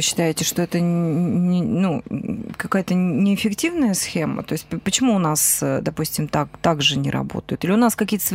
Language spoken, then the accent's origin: Russian; Siva, Perm Krai, Russia; поскольку сами родом из Сивы